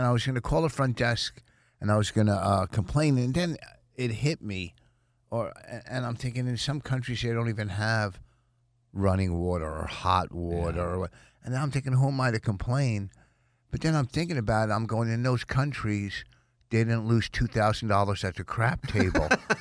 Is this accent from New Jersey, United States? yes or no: yes; New Jersey, United States; I'm from Jersey.